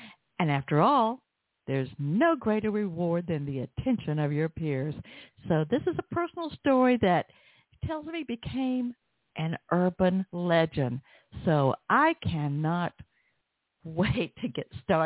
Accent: the South, United States; accent: southern; go ahead and introduce us by your whole name so that I won't get it tangled up with my southern accent.

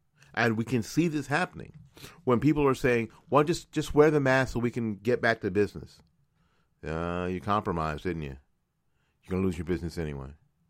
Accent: Florida, United States; Now, that would include my home state of Florida

